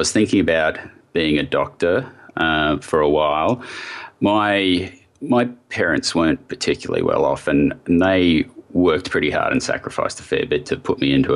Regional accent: Logan City, Queensland, Australia; also born or lived in New Zealand; Yeah, I grew up in Logan City.

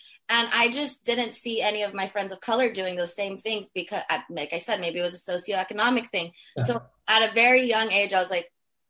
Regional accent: California, United States; It's like, why wouldn't I? I'm from California.

